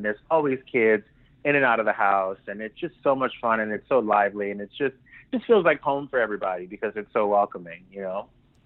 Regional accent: the South, United States; she and I are kind of sort of the same in the sense that we're from the South and we just say it like it is.

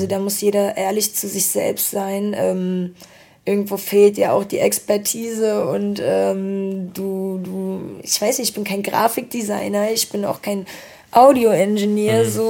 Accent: Northern Germany, Germany; ich bin ja auch ein Kind des Nordens

